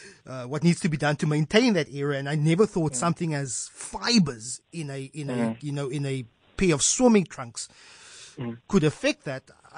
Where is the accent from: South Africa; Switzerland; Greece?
South Africa; Retreat, Western Cape; Growing up in Retreat Steenberg, I remember the old Retreat swimming baths.